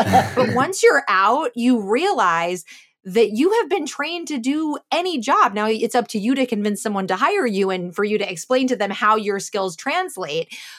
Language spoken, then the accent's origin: English; Chicago, Illinois, United States; because I grew up in Chicago area with like cornfields. So there was no rock climbing for me.